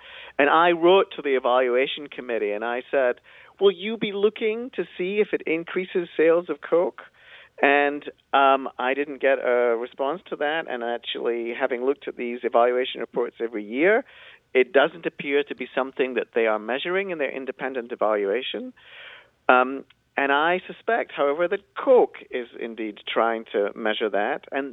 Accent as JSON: {"language": "English", "town": "Glasgow", "region": "Scotland", "country": "United Kingdom", "tie": "born or raised there", "said": "in a number of cities throughout Britain, including my hometown of Glasgow and also London, many others."}